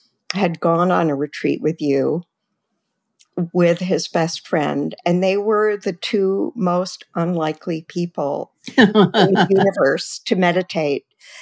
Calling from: Berkeley, California, United States; I'm recording from very dry Berkeley, California.

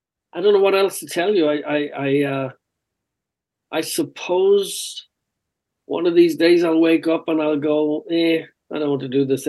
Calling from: Los Angeles, California, United States; I am in Los Angeles, California.

